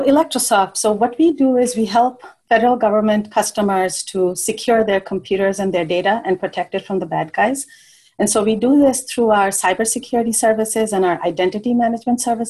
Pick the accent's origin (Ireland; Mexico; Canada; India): India; moved away as an adult; now in United States; So I grew up in India, and that's where I did my undergraduate in electrical engineering. So then I came to the U.S. to do graduate school in telecommunications.